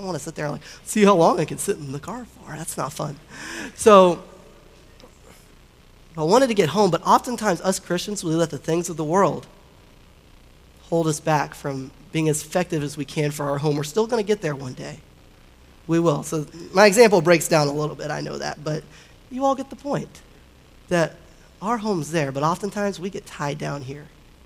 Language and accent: English; Florida, United States; I'm born and raised in Florida. Love Florida. I love Florida, but I'm from South Florida originally.